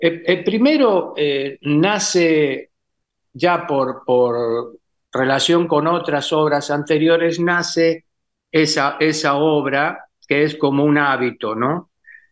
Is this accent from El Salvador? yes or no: no; Itatí, Corrientes, Argentina; cortezas que yo hago traer desde Itatí, donde yo nací